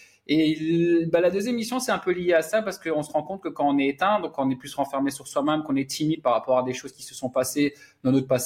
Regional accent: Brussels, Brussels-Capital Region, Belgium; moi, je suis de Belgique, de Bruxelles, et en Belgique, il faut parler le français et le néerlandais.

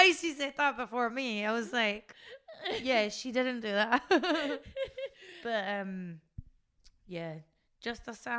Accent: Scotland, United Kingdom; born there; I was born in Scotland in a bit that was full of Irish immigrants. I was a really tight Catholic till I was 16.

